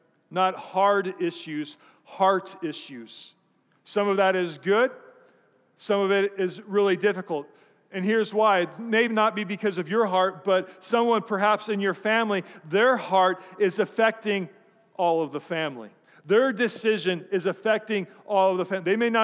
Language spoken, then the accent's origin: English; Colorado, United States; growing up in Colorado, we would go hiking often up in the mountains